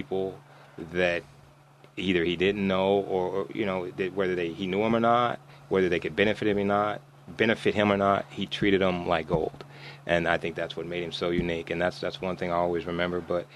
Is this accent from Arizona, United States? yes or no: yes; Arizona, United States; moved away as an adult; also born or lived in Nebraska, United States; I am from Arizona. That's where I was born and raised. But remember, I lived in Nebraska for 22 years.